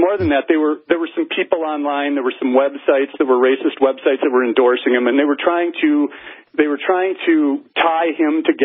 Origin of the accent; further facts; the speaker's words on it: Minnesota, United States; I'm 46 years old, grew up in Minnesota, I'm not from the South